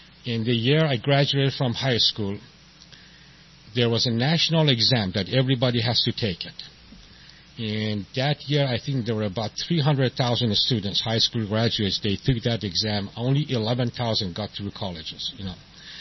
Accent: Tehran, Tehran Province, Iran; English is a second language; also born or lived in Chicago; now in San Diego, United States; you might be able to say from my accent that I'm not from San Diego, you know, although they introduced me right. And I was born in Tehran, Iran. And I came here. I landed in Chicago in 1976, and then I came to San Diego in 1987

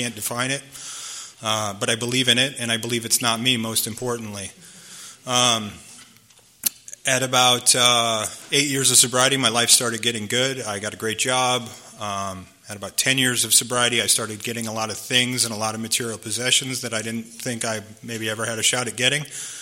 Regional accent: Minneapolis, Minnesota, United States; I grew up in Minneapolis, and I flew home from Minneapolis.

